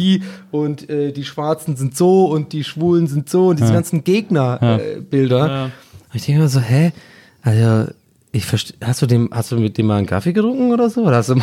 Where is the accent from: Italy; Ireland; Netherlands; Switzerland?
Ireland; als Ire, gebürtige Ire, der da aufgewachsen ist